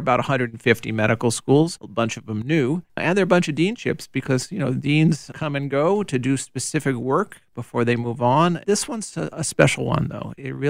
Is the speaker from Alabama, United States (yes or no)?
no; Fredericksburg, Virginia, United States; born there; also born or lived in Philadelphia; I was born in Fredericksburg, Virginia. The family at that time lived in Philadelphia, but my father was stationed in Dahlgren doing some work with the military